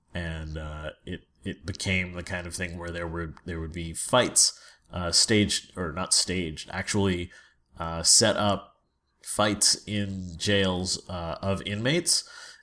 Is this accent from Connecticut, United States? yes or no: no; San Francisco, California, United States; especially because it's about my hometown, San Francisco.